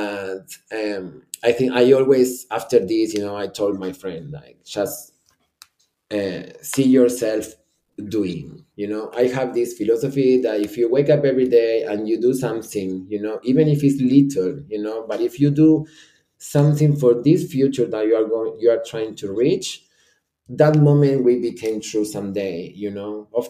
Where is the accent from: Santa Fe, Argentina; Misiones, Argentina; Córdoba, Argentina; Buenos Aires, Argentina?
Buenos Aires, Argentina; now in Italy; I came from Buenos Aires, from Argentina, where it's a place that if you don't run, you get shot